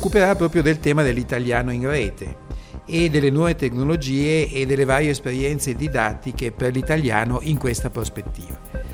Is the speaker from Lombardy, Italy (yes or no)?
no; Turin, Piedmont, Italy; per cui mi ha colpito, perché io sono di Torino, per cui mi ha subito colto